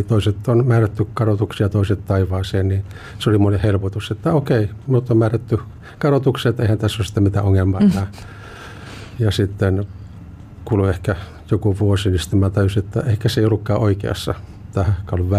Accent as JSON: {"language": "Finnish", "town": "Posio", "region": "Lapland", "country": "Finland", "tie": "born or raised there", "said": "sitten Posiolla, jossa olin kotoisin"}